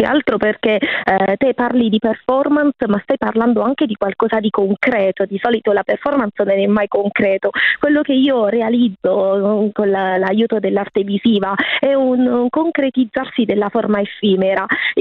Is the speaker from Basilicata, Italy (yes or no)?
yes; Basilicata, Italy; appunto io sono lucana